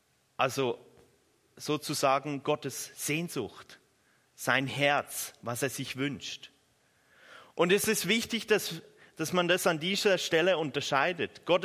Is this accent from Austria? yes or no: no; Switzerland; Ich bin ja Schweizer